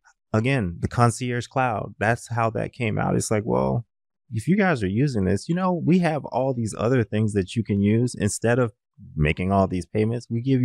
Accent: the South, United States; The reason that I say that is I grew up in the South.

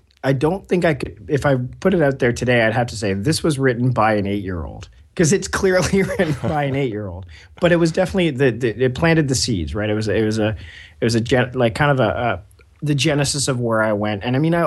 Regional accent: Ontario, Canada; I spent a little bit of time, no more than 5 years in any one place. And growing up, I grew up in Ontario, so near Toronto area. So I would be, you know, moving from place to place every few years

